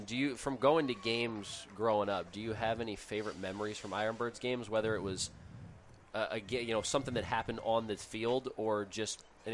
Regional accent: Philadelphia, Pennsylvania, United States; So I'm from the Philadelphia area. Trenton, New Jersey's not too far, less than an hour

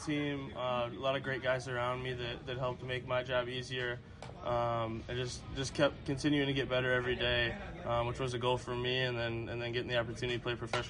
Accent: Madison, Ohio, United States; Yeah, I'm from Madison, Ohio, born and raised there. A very special place to me. Really happy to call that place home.

